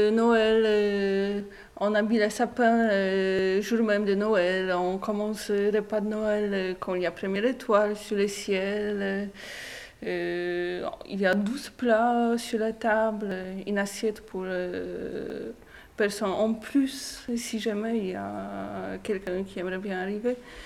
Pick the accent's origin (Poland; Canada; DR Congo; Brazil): Poland; French is a second language; now in France; je viens de Pologne, j'ai 26 ans.